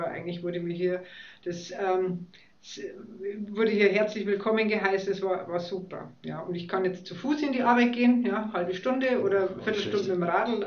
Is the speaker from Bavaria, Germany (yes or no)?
yes; Bavaria, Germany; Ich bin Bankerin vom Hintergrund, bin aus Bayern, bin verheiratet, wohne in München